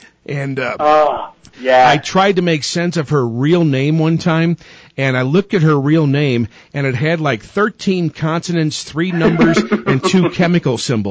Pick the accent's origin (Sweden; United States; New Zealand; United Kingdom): United States; St. Louis, Missouri; when Michael Flatley took his show to my hometown of St. Louis